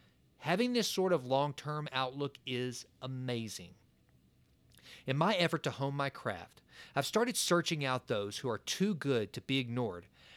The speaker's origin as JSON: {"language": "English", "town": "Sulphur Springs", "country": "United States", "tie": "born or raised there", "said": "It was at this time my father worked nights at the coal mines near my hometown of Sulphur Springs."}